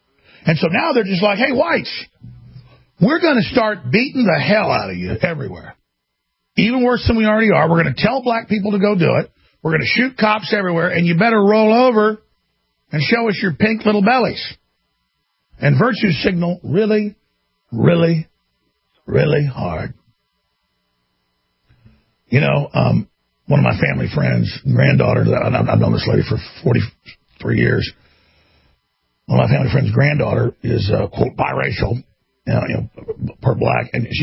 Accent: Dallas, Texas, United States; I will assure you there wasn't white privilege growing up in Dallas, Texas

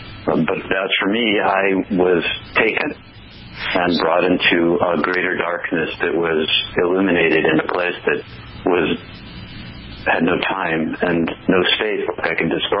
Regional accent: Marlborough, Massachusetts, United States; now in Maine, United States; No, I'm from Massachusetts originally.

